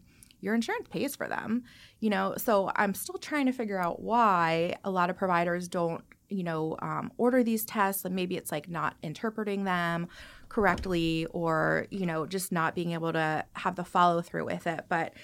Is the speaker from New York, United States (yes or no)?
yes; Hopewell Junction, New York, United States; So I'm from Hopewell Junction, so, like, right in the heart of town.